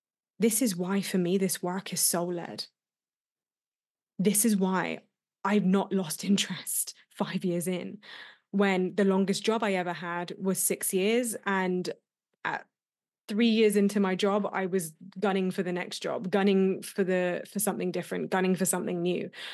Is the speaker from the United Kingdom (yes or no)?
yes; England, United Kingdom; if you can tell from my accent, I'm British